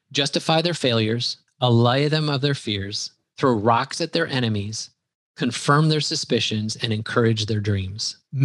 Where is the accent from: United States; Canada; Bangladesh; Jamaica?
United States; Wisconsin; accent: Wisconsin; There goes my Wisconsin accent.